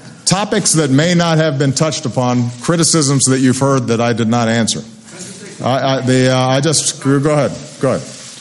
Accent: Chicago, Illinois, United States; including my hometown of Chicago

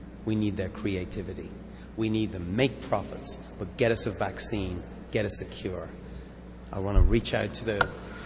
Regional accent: Ireland; I'm a rock star. I'm Irish.

